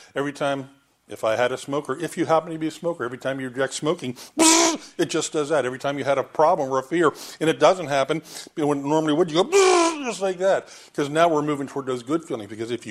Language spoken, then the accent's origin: English; Lancaster, Pennsylvania, United States; I'm from Lancaster. They know what tobacco is. It's growing in half the fields.